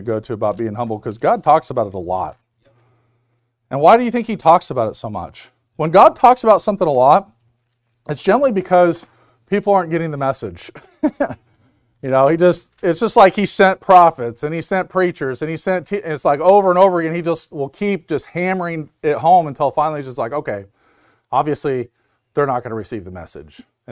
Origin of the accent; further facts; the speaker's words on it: United States; I'm a man. I'm American, and I like football.